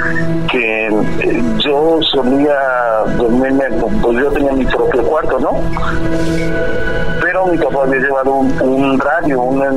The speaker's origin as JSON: {"language": "Spanish", "town": "Catemaco", "region": "Veracruz", "country": "Mexico", "tie": "born or raised there", "moved": "yes", "lives_now": "United States", "said": "Bueno, ahorita radico en Estados Unidos."}